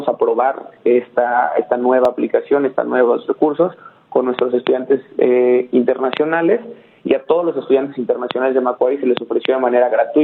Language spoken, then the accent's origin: Spanish; Mexico; Yo vengo de un país, el de Latinoamérica, vengo de México